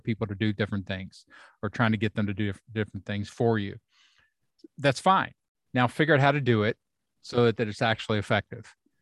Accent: Kentucky, United States; I grew up in Kentucky and I know this culture very well.

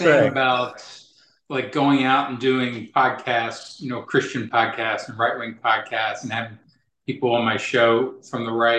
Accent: Kentucky, United States; And I grew up in Kentucky. I was Catholic. I know how to talk to the right.

